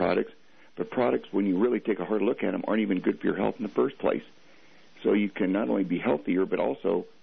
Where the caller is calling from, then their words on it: Wheat Ridge, Colorado, United States; I'm calling from Wheat Ridge.